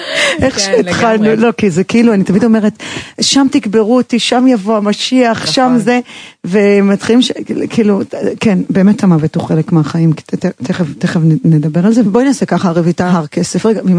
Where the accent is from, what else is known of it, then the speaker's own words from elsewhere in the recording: Jerusalem, Jerusalem District, Israel; גם אני ירושלמית